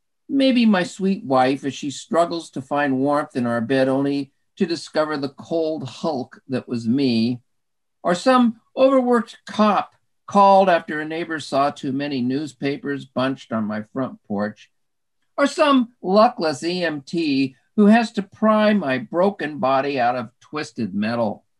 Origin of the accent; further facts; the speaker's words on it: Cheyenne, Wyoming, United States; my disappointment about growing up in Cheyenne, Wyoming, a dusty, backward, one-horse town that might as well have been in the deep south